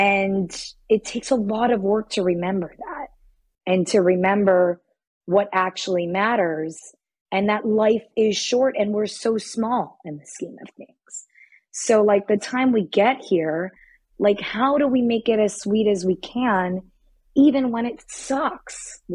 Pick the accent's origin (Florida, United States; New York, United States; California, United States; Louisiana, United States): Florida, United States; Miami; I'm like, hey, you know, I'm from Miami.